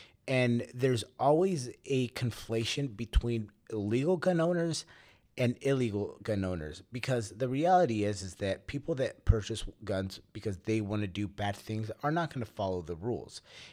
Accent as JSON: {"language": "English", "country": "Mexico", "lives_now": "United States", "said": "I came from Mexico where we processed and killed all of our food."}